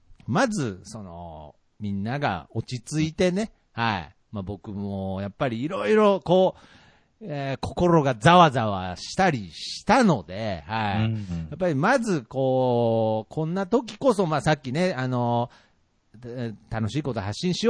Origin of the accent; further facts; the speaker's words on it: Hakata, Fukuoka, Japan; 地元博多の豚骨ラーメン食べた時なんか